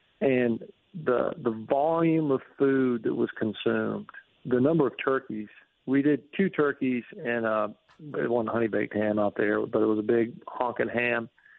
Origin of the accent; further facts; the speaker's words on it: United States; And as an American, I eat as almost, not as a sport, but it's an avocation, really.